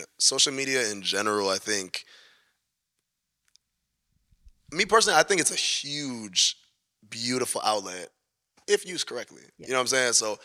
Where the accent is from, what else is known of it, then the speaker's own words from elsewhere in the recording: Nigeria; You know, obviously we're Nigerian, we've been listening to that shit since we've been young, literally we've been youth.